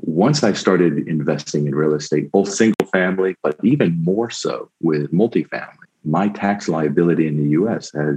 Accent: United States; I'm being an American. I have one foot in America and one foot in Europe.

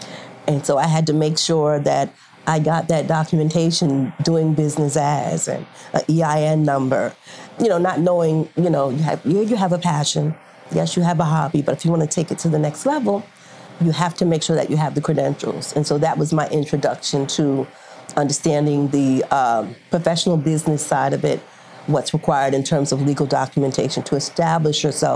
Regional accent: Long Island, New York, United States; a little girl, and growing up in Long Island. And we lived in a beautiful community

